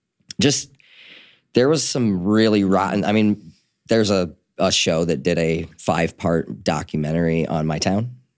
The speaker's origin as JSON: {"language": "English", "town": "Dryden", "region": "New York", "country": "United States", "tie": "born or raised there", "said": "I said Ithaca is where my dad's church was, but I grew up in Dryden, which is a really small town."}